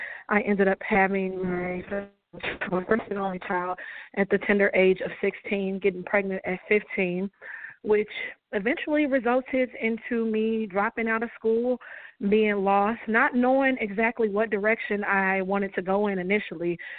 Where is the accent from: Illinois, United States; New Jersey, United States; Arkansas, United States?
Illinois, United States; Chicago; also born or lived in Bolingbrook; now in Joliet, United States; And I grew up on the Chicago west side, 14th and Colon, to be more exact and precise. I've resided out in Bolingbrook for about 6 to 7 years, and I am currently based out in the Joliet area as of now.